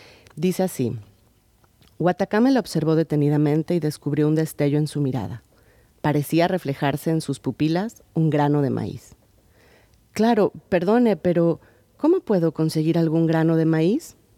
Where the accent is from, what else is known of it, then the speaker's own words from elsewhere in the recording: Mexico; por un lado porque soy mexicana, pero también porque es la cuna del maíz